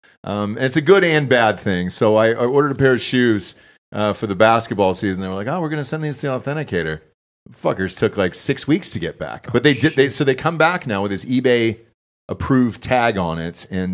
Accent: United States; I'm all in, dude, because I'm American.

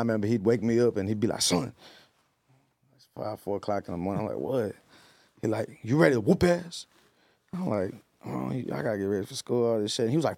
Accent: Bay City, Texas, United States; I'm from Bay City, Texas.

